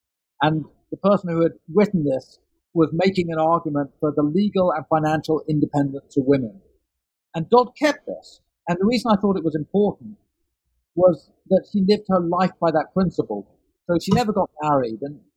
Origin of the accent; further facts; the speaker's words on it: London, United Kingdom; when I was growing up in London in the 70s and 80s